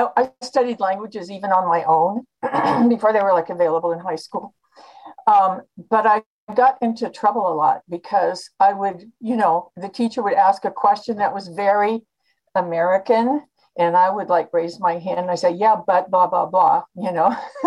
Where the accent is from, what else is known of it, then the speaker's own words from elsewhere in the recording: Netherlands; English is a second language; I was born in Europe of parents from two different European countries. I was from the Netherlands.